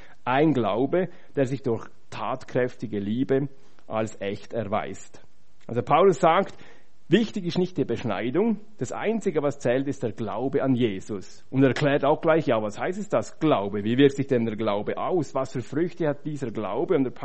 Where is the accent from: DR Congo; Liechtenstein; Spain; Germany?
Liechtenstein; weil bei uns in Liechtenstein, wir haben keinen See.